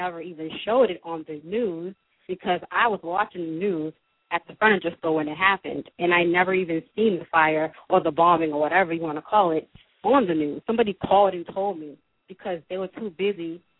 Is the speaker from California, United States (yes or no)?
no; Boston, Massachusetts, United States; So, you know, I'm from Boston.